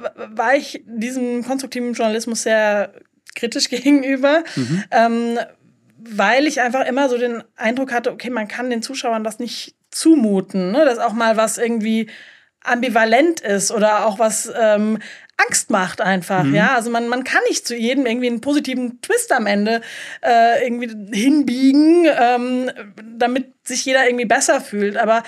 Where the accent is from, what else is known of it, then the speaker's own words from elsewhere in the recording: Mainz, Rhineland-Palatinate, Germany; wir sind beide Mainzer